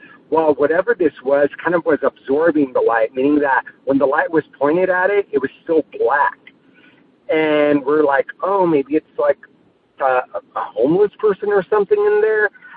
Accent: California, United States; I'm from California.

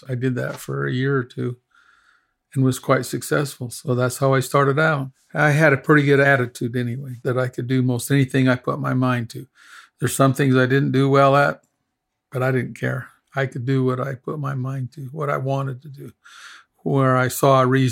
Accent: Utah, United States; we grew up in Utah Valley, and it was a shock.

